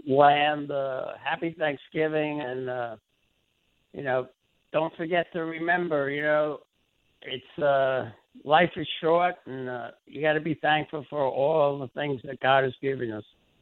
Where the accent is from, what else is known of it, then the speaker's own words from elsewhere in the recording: Bronx, New York, United States; But we grew up in the Bronx together.